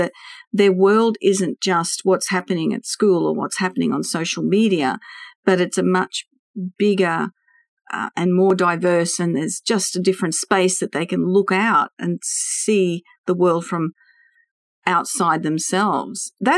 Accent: Sydney, New South Wales, Australia; We're from Sydney, and he works with these students

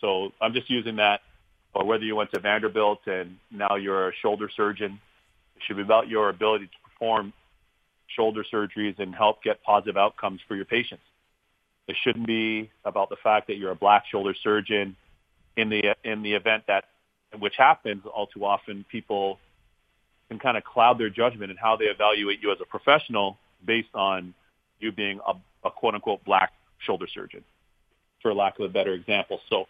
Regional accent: Canada; now in United States; my parents emigrated from Barbados in the Caribbean, and they went to Canada. So my ancestral home's Barbados in the Caribbean. You know, I was born and raised in Canada, and home for me is the United States.

